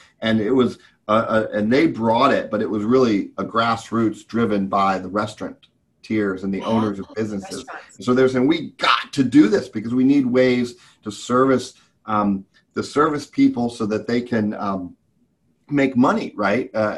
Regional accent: Manhattan, Kansas, United States; I'll give you an example from my hometown here in Manhattan, Kansas.

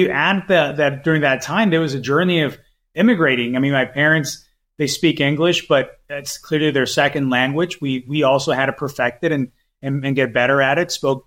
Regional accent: Tucson, Arizona, United States; my family moved to the United States in the early 90s when I was 11. And I have 2 younger sisters. We grew up in Tucson on the east side. And that's where my parents raised us.

